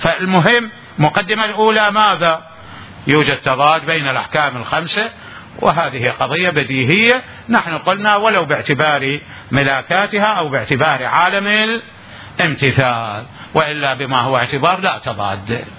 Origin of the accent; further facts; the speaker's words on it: Najaf, Najaf Governorate, Iraq; وأنا نجفي طالب علم